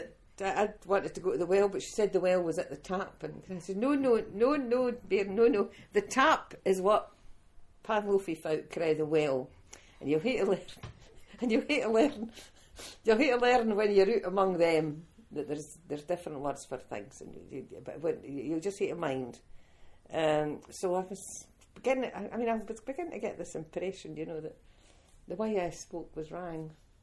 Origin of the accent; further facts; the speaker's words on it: Dundee, Scotland, United Kingdom; accent: Dundonian; first language Dundonian; I grew up with Dundonian as my first language. That's I had to learn English as a second lead.